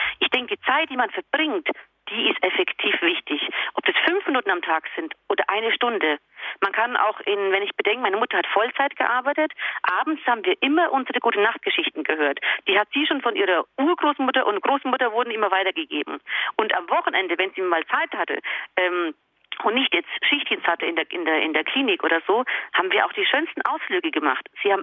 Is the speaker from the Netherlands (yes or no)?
no; Croatia; Wir waren einmal im Jahr in meinem Heimatland in Kroatien.